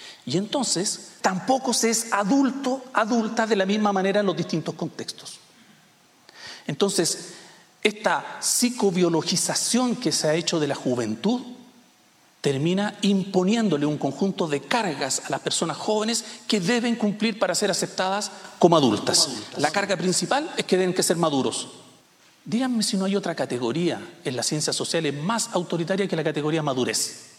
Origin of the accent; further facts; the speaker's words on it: Chile; moved away as an adult; now in Costa Rica; En mi país, en Chile, llega hasta los 29. Cuando yo estaba por cumplir 30, me vine a vivir a Costa Rica para tener 5 años más de juventud.